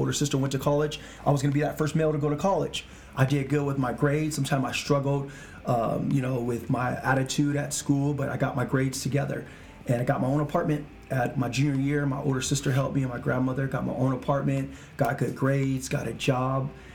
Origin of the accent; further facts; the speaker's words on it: Stockton, California, United States; So we're from Stockton, California.